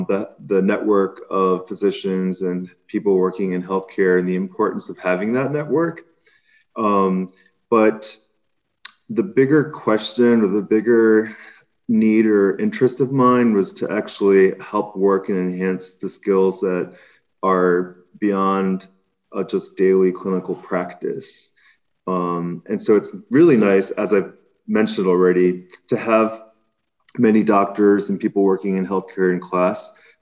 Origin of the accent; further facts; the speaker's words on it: Burtonsville, Maryland, United States; also born or lived in Boston; I grew up in Silver Spring in Burtonsville, Maryland, which is Eastern Montgomery County. And then I pursued medical training and studies in Boston